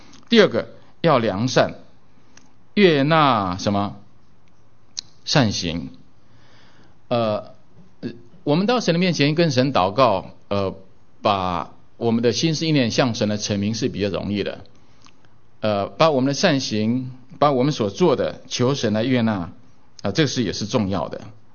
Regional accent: Taiwan; 我从台湾来的，以前我在台湾在教会信主崇拜的时候

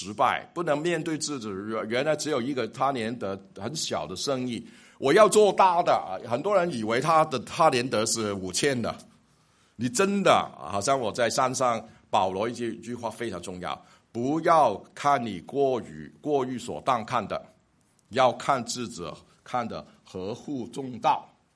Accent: Hong Kong; 他见到我是一个香港人，一看就知道香港人哈。

